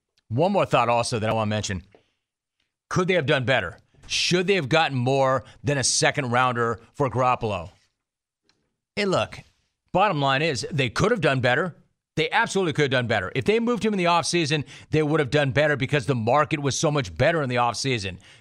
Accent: Los Angeles, California, United States; I grew up in Los Angeles.

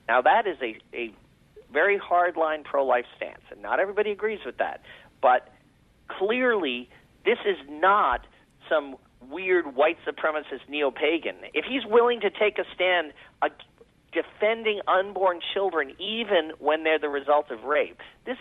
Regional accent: New York, United States; Maybe he's not used to the sharks that you and I grew up swimming with in New York.

